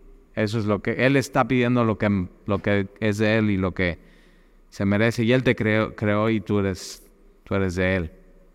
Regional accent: Mexico City, Mexico; born there; also born or lived in Cuernavaca; now in Veracruz, Mexico; Me encanta vivir en Veracruz porque nací en Ciudad de México y viví muchos años en Cuernavaca.

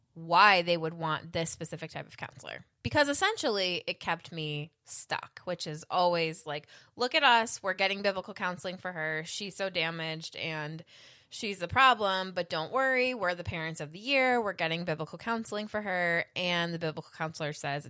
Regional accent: Grand Island, New York, United States; So I grew up on Grand Island, which is an island literally in the middle of the Niagara River.

